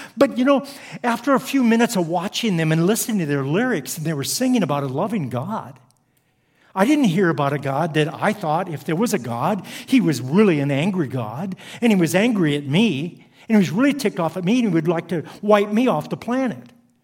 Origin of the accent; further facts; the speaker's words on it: Iowa, United States; moved away as an adult; now in Los Angeles, United States; So I moved from Iowa all the way to Los Angeles.